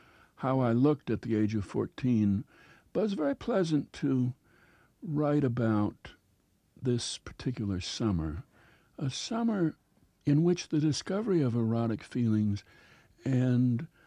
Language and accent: English; Minnesota, United States; Perhaps because I'm from Minnesota and grew up in a small town, this Philadelphia sophisticate believes that I'm not capable of having had these feelings.